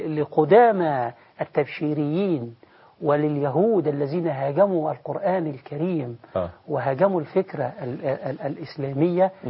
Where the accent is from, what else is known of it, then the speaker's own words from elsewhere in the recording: Egypt; أخذوا الكفاءات الموجودة عندنا في مصر هنا ونقلوها إلى هناك